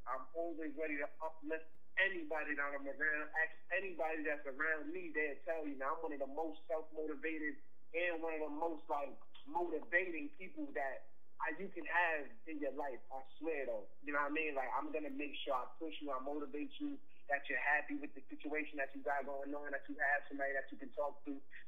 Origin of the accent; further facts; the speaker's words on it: Queens, New York, United States; I'm from Queens. 24 years old